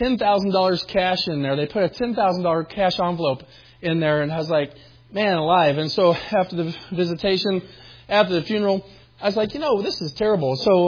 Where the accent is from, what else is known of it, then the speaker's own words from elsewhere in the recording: El Dorado, Kansas, United States; It's just on this side of El Dorado, Kansas. I grew up in El Dorado.